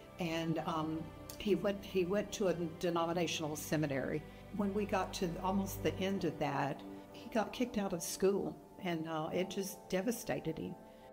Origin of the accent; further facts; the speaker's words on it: Beaumont, Texas, United States; I want to tell you how the Lord redeemed me for cancer. I grew up in Beaumont, Texas.